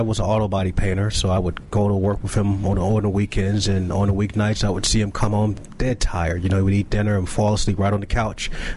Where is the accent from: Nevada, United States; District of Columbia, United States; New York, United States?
District of Columbia, United States; Washington; Born and raised in Washington, D.C.